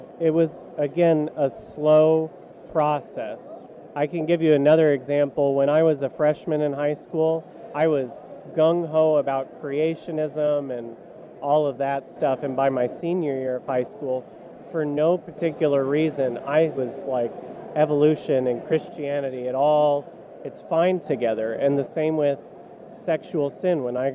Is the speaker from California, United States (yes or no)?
yes; California, United States; I grew up in California, actually. So I grew up in a church that preached the word, but also just all the culture around me was very secular